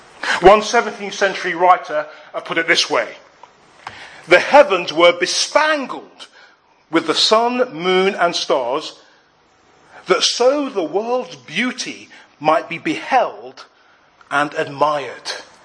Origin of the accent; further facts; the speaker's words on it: London, United Kingdom; In all my years growing up in London, I don't think I had ever really noticed the moon doing that before.